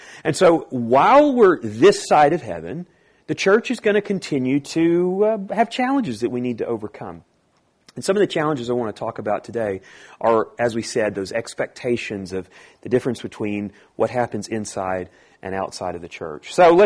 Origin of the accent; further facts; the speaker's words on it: Texas, United States; Now, I come from East Texas, and I live within the Bible Belt.